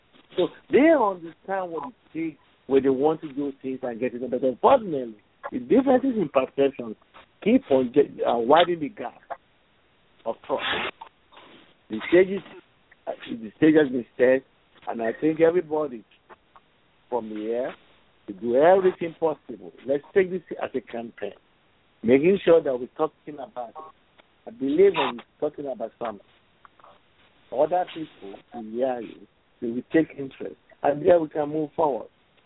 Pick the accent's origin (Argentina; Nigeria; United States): Nigeria; Northern Nigeria; also born or lived in Lagos; I grew up in the north.